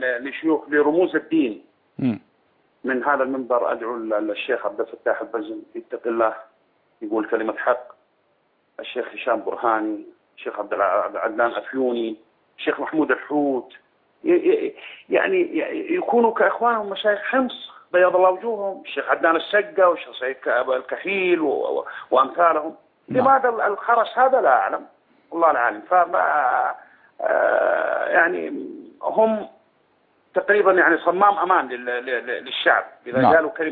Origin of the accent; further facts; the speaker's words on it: Medina, Medina Province, Saudi Arabia; أنا من المدينة المنورة،